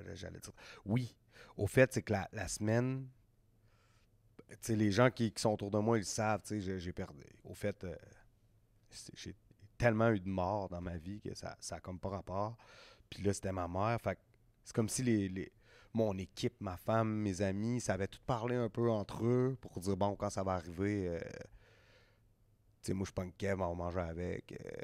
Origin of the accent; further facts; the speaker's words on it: Quebec City, Quebec, Canada; parce que ma mère, elle connaît le Grand Théâtre, tu sais, on vient de Québec, tu sais.